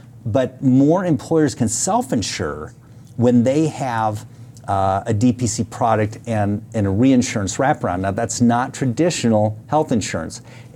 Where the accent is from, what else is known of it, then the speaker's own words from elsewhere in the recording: Colorado, United States; which is my home state of Colorado.